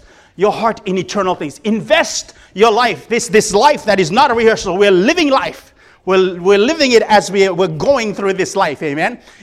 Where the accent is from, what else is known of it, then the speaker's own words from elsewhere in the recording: Fiji; I'm from a foreign country. I'll just use that. I'm from the Fiji Islands.